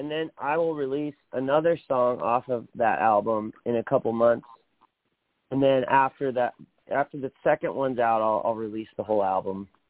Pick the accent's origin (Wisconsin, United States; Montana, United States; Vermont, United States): Montana, United States; also born or lived in Seattle; I'm from Northwest Montana, and I'm just not a cold weather guy, even though I grew up there.